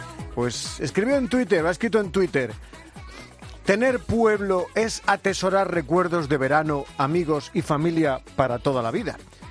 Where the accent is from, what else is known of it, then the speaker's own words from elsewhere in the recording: Madrid, Community of Madrid, Spain; Soy un niño de Madrid. Yo no he tenido pueblo nunca.